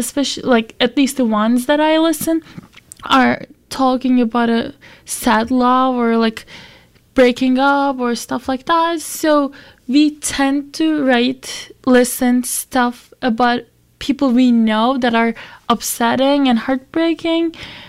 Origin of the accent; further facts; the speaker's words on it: Turkey; moved away as an adult; I was born in Turkey and I went to boarding school for high school because, I didn't want to stay in the city that I was born